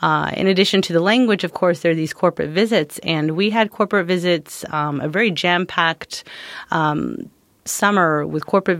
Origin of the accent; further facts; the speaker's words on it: Austin, Texas, United States; now in Philadelphia, United States; So I'm actually from Austin, Texas. It's pretty not related to Japan in any way, shape, or form.